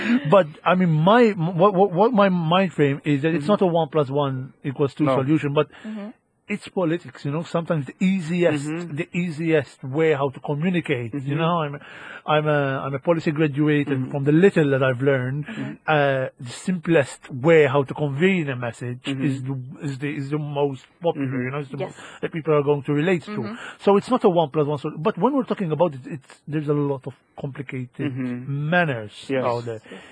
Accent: United Kingdom; So greenwashing, there you go. We're British.

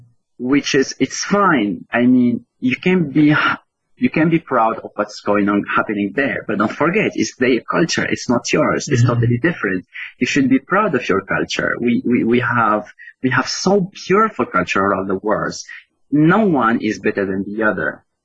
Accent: Tunisia; now in Malta; I am from Tunisia, but I live in Malta

